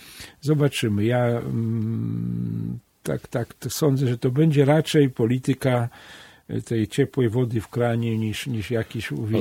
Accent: Orla, Podlaskie Voivodeship, Poland; szczególnie ja byłem, pochodzę z Orli

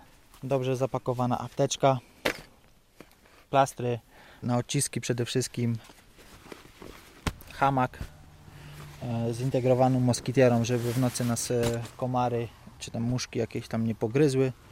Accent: Góra, Lower Silesian Voivodeship, Poland; also born or lived in Warsaw; Pochodzę z Podrzucowa, z Góry Śląskiej. Z Góry przyjechałem do Warszawy. Z Warszawy przyjechałem do Grudka.

